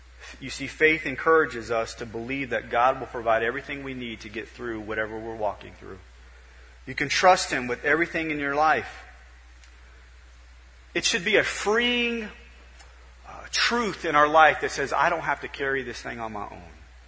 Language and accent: English; Nebraska, United States; We grew up in Nebraska a lot of our early part of our life, and things got cold outside in the winter